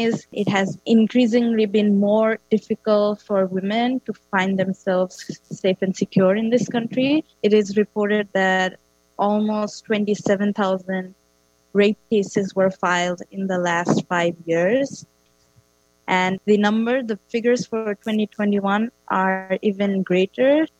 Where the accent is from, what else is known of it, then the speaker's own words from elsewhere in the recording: Bangladesh; English is a second language; now in Canada; I have been studying in Canada for the past 2 years. I am from Bangladesh.